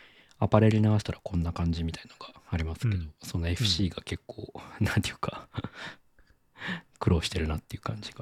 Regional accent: Nagoya, Aichi, Japan; 僕の地元の名古屋

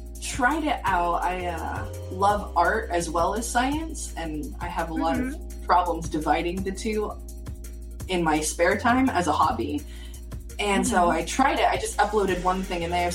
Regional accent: Washington, United States; It reminded me a lot of my home state, Washington, because all the trees are all mature, and so they canopy over.

